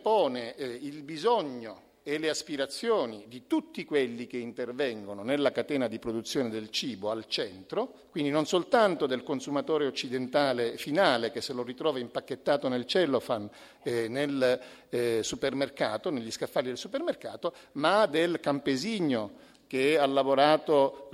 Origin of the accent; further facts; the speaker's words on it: Sicily, Italy; now in Turin, Italy; Io arrivo da Torino e invece i miei asparagi sono verdi, si scopre. In realtà io sono siciliano